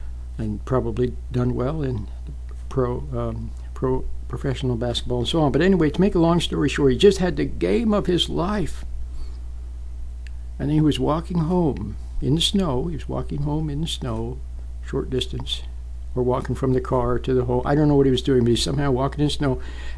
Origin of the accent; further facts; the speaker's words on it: Salt Lake City, Utah, United States; when I was a kid, a young man, growing up in Salt Lake City, Utah. Beautiful, beautiful place.